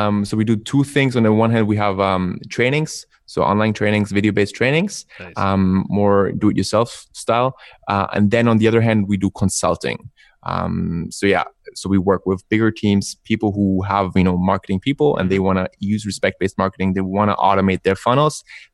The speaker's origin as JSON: {"language": "English", "region": "Vienna", "country": "Austria", "tie": "born or raised there", "also_born_or_lived": "United States", "moved": "yes", "lives_now": "Barcelona, Spain", "said": "So I was born in Austria, in Vienna."}